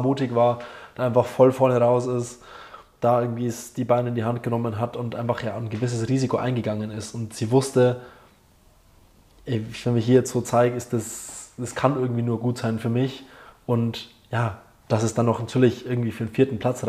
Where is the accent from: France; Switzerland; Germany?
France; ich bin Französin.